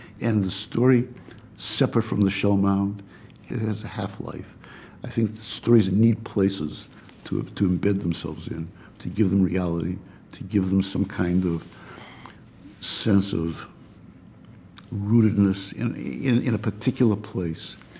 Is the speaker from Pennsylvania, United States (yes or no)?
no; Boston, Massachusetts, United States; When I was a kid, I grew up in Boston, and there was this house in our neighborhood that was owned by the Field Sisters.